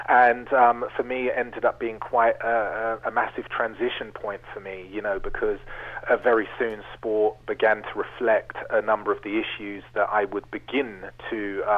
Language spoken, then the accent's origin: English; England, United Kingdom; born there; Because I was born in England.